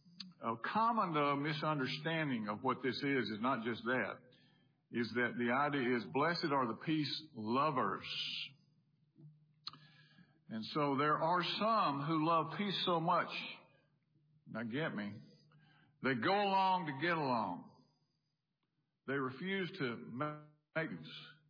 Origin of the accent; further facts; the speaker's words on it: Brandon, Mississippi, United States; And I grew up in Brandon, so I was reading